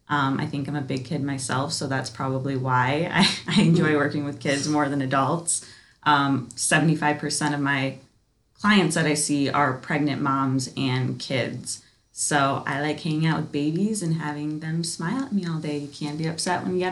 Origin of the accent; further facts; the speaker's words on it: Williamston, Michigan, United States; I grew up in Williamson, Michigan, and then I went to undergrad at Michigan State University